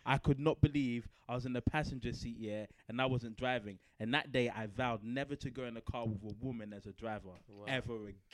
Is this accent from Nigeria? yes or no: yes; Nigeria; I'm Nigerian.